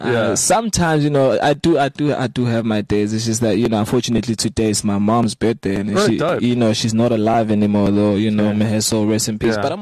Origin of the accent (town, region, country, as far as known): Newcastle, KwaZulu-Natal, South Africa